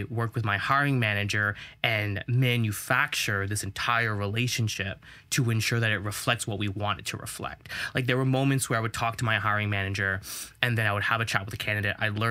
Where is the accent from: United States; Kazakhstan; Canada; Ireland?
Canada; Toronto, Ontario; I'm from Toronto